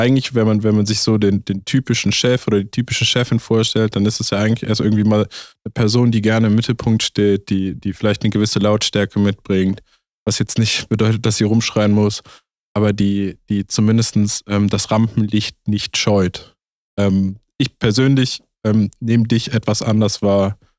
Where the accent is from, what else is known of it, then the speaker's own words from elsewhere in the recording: Germany; Ich komme aus Deutschland. Ich bin ein absoluter Kulturbanause.